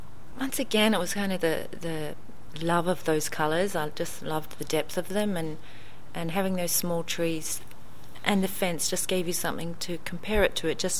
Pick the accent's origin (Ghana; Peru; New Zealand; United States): New Zealand; because I'm from New Zealand and everything's very green